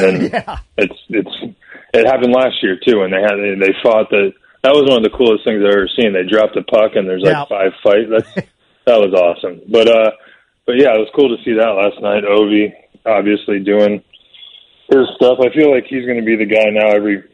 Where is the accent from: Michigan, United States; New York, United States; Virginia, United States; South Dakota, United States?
Virginia, United States; Virginia Beach; Well, growing up in Virginia Beach, we used to go to the Norfolk Admirals games a little bit.